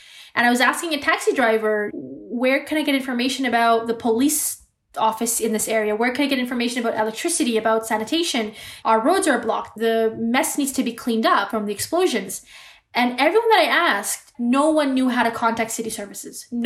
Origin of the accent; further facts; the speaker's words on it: British Columbia, Canada; It was a very small town, predominantly white.